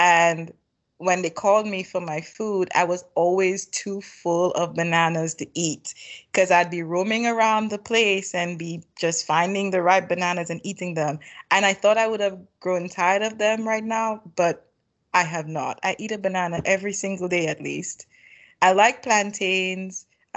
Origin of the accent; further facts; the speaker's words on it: St. Lucia; growing up in St. Lucia, my life, I would say, was very rich in a lot of different ways